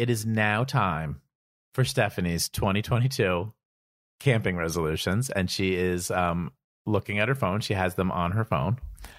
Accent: New Jersey, United States; Not going to tell you what it is yet because we're paranoid kids from New Jersey.

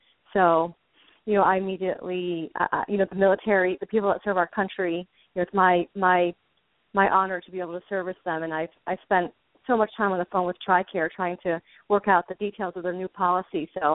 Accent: New Jersey, United States; Well, first of all, I'm from New Jersey originally, so I talk a lot and I talk fast and I interrupt, so I'll try not to do that. But I live in Pennsylvania now

